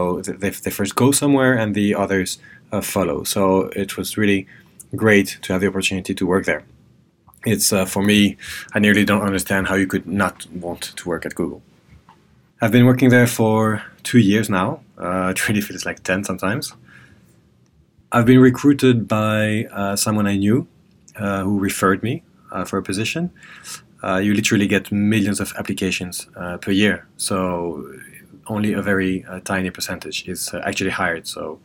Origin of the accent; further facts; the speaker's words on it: Paris, Île-de-France, France; I'm French. I come from Paris.